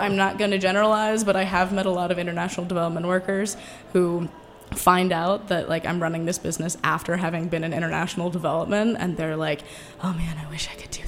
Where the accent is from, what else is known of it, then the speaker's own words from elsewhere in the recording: Philadelphia, Pennsylvania, United States; Yeah, I'm originally from Philadelphia. And my mom was a caterer there